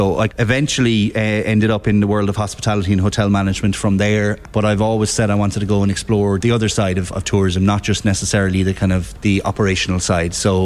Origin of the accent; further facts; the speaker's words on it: Adare, Munster, Ireland; I'm from County Limerick, a beautiful village called Adair, and I started working in the local hotel when